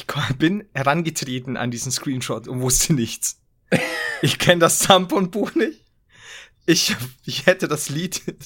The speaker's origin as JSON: {"language": "German", "region": "Bavaria", "country": "Germany", "said": "ich kann sie nie aussprechen, gerade als Bayer nicht."}